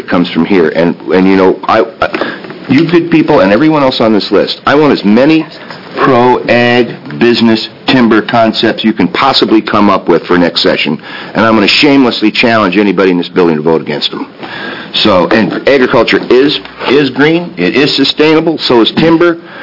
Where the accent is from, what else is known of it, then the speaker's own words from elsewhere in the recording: Iowa, United States; I grew up in Iowa, where they produced an award-winning pig in Portland cook-off.